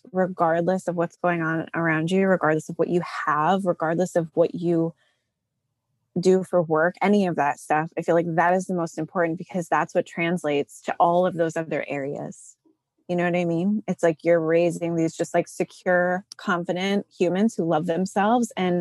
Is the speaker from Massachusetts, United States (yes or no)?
yes; Massachusetts, United States; moved away; also born or lived in Hawaii; I'm originally from Massachusetts.